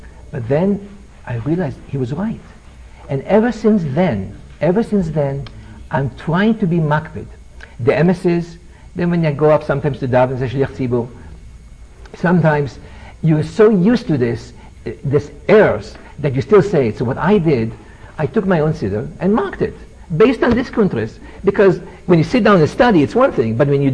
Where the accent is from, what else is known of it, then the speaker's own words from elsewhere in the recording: Israel; English is a second language; now in United States; when I came to the States from Eretz Yisrael, this is a long time ago, I give this as an example, but it points something. What time is it? I didn't know English.